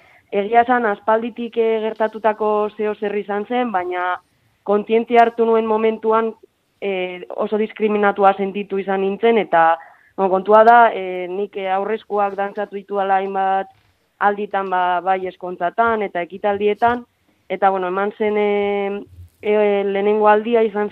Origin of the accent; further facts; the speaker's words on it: Vitoria-Gasteiz, Basque Country, Spain; ni Gasteizkoa naiz